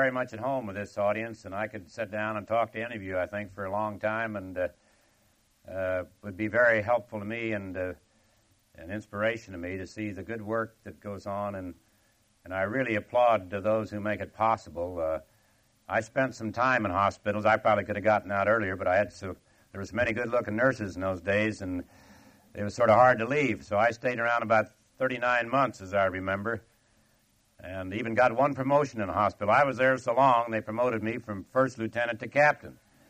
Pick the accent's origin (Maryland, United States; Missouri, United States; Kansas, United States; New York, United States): Kansas, United States; Russell; born there; I was born in Russell and all this, and Russell, Kansas, and I was in Congress